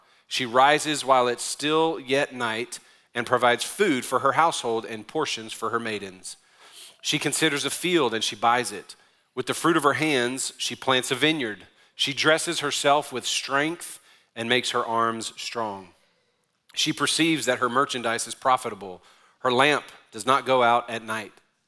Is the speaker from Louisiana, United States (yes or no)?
yes; New Orleans, Louisiana, United States; I'm from New Orleans. I don't even believe in snow or cats.